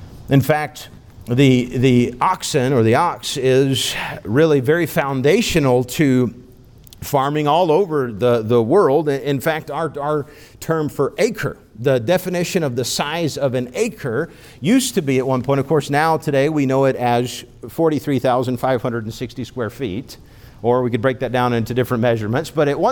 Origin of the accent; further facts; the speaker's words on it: China; I can remember as a young boy, growing up in China